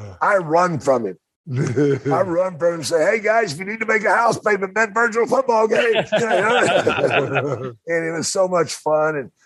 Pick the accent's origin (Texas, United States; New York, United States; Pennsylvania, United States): Texas, United States; Dallas; you know I'm from Dallas